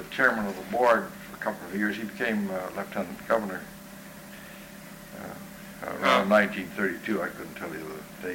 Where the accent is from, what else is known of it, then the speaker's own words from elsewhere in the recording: Victoria, British Columbia, Canada; I was born in Victoria, and I was brought up there, and I went to Victoria College and took the 2 years of arts that was available there. And then I came over here